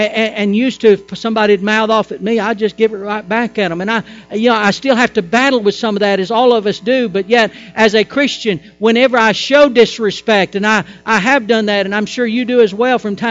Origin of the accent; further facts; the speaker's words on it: United States; I'm thankful that I'm an American.